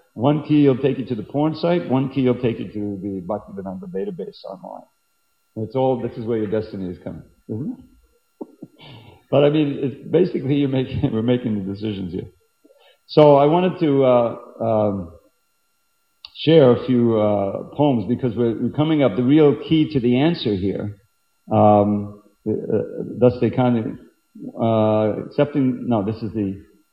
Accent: Long Island, New York, United States; when I grew up on Long Island, and it's not that far from the beach, anywhere you are on Long Island.

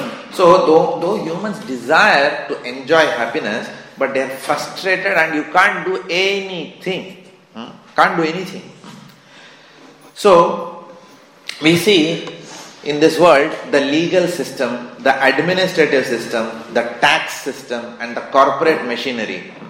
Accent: Mumbai, Maharashtra, India; many years back, because I come from Bombay. Bombay is the land of gundas, and where I lived also

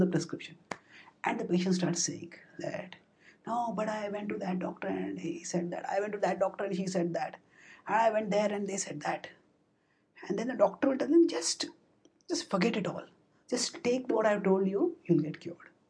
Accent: India; If you see, I am from India

